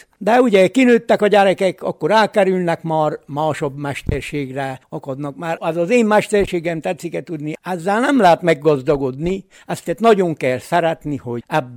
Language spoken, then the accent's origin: Hungarian; Szentivánlaborfalva, Covasna, Romania; Szent Iván Laborfalvi. Itt is születtem, jelen pillanatban is itt tevékenykedek